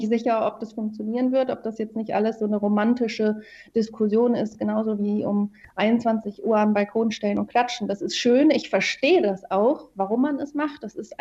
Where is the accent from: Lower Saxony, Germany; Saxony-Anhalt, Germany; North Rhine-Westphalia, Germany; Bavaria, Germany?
North Rhine-Westphalia, Germany; Cologne; als Kölner sagt man ja sowieso immer, jeder Jack ist anders.